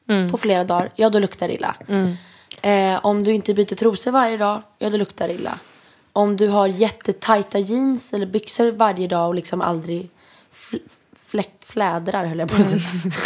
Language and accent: Swedish; Italy; jag är ju italienare